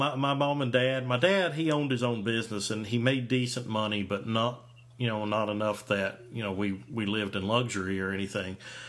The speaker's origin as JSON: {"language": "English", "region": "Kentucky", "country": "United States", "tie": "born or raised there", "said": "growing up in Eastern Kentucky, you know, I was in a very rural area"}